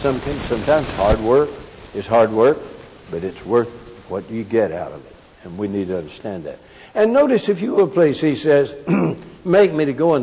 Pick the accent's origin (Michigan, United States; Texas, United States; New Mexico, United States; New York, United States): Texas, United States; Morton; When I was a kid growing up in Morton, not very far from Littlefield, we lived on the old Taylor place, on the old Taylor home, and it was across from Cone's pasture